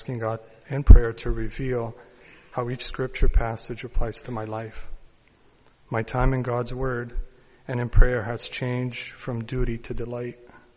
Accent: British Columbia, Canada; also born or lived in Romania / Windsor; I was born in Romania into a Christian family with two sisters and a brother. In the late 70s, we immigrated to Canada, and I was 9 years old at the time. My parents settled in Windsor, Ontario, for a short while

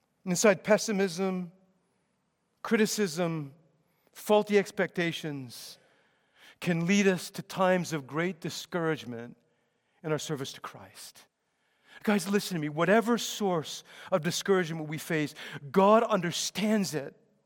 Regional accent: Canada; I'm a Canadian too. But as Canadians, I think we're far too emotionally fragile.

